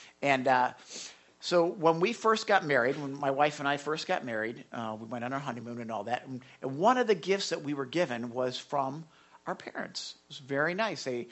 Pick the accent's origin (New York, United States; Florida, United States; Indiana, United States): Florida, United States; Okay, now, you know, we're from Florida, so the biggest mountains we have are speed bumps.